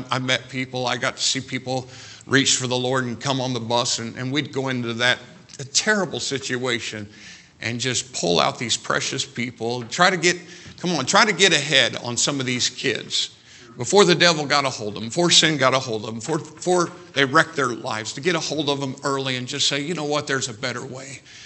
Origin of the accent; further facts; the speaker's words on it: Jasonville, Indiana, United States; Now, I had a lot of experience because I was raised in Jasonville.